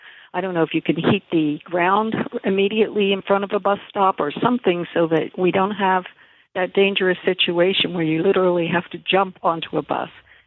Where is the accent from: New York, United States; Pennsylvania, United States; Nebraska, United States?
Pennsylvania, United States; Philadelphia; I said that I grew up in Philadelphia, and at age 11, I had to take the bus to junior high